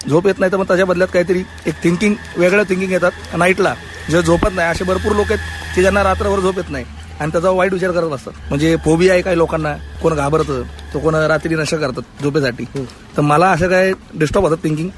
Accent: Pune, Maharashtra, India; मी proper पुणेकर आहे पण तसं वडिलांचं गाव अमरावती।

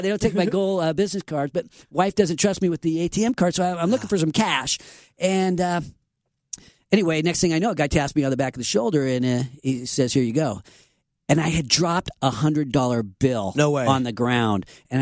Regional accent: Sacramento, California, United States; I focus on the place that raised me and the place I will never leave, my hometown here in Sacramento.

